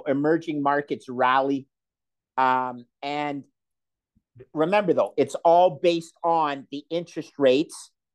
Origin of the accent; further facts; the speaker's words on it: Canada; I'm a Canadian with a partner and a Canadian as a partner in 8 Irish pubs in the Montreal area.